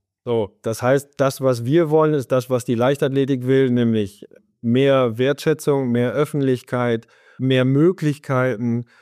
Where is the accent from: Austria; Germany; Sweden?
Sweden; Gothenburg, Västra Götaland County; in Schweden, in Göteborg, da wo ich herkomme